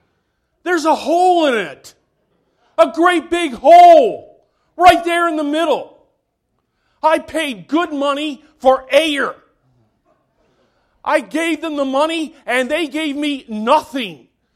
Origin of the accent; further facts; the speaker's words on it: Canada; when I was a kid, growing up in Canada